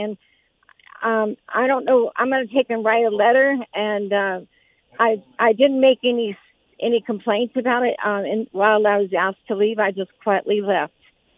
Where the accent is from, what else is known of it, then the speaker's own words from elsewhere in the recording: Carson City, Nevada, United States; I was born and raised here in Carson City, and my kids wanted to see all of our playground